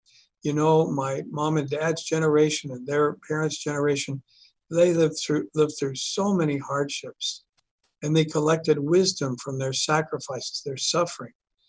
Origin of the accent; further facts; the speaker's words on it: Pueblo, Colorado, United States; I wasn't from Chicago. I was from Pueblo, Colorado.